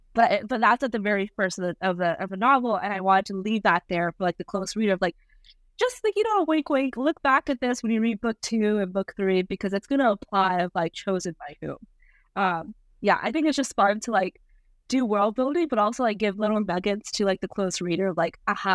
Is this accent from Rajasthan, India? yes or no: yes; Rajasthan, India; born there; Yeah, so I was born in Rajasthan, India. And Rajasthan is the desert state in India.